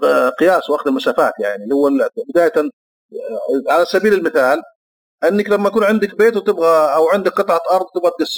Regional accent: Saudi Arabia; لا موجود عندنا بالسعودية.

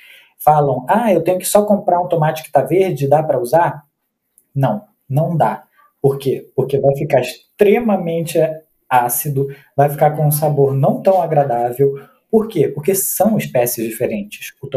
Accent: Mexico; accent: Mexican; Portuguese is a second language; mas se eu fosse utilizar um pouquinho do meu sotaque mexicano e falasse o tomatlé

